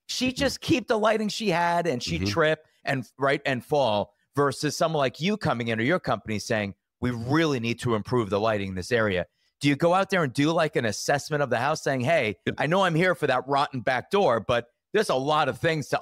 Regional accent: New York, United States; You know, I grew up in New York and it would be, oh, I got a guy.

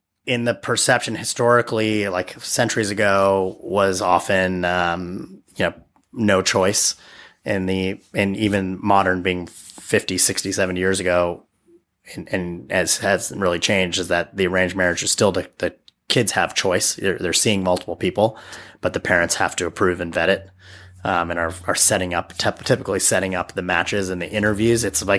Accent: Wisconsin, United States; growing up in Wisconsin was challenging.

